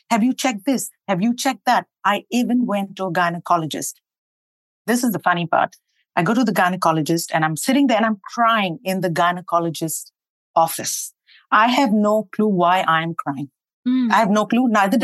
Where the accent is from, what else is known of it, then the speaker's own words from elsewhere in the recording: Dubai, United Arab Emirates; And remember, I was born and raised in Dubai.